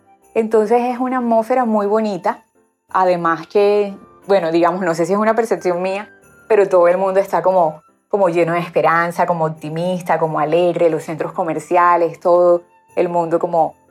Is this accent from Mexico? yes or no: no; Barranquilla, Atlántico, Colombia; vivo en la ciudad de Barranquilla, soy barranquillera.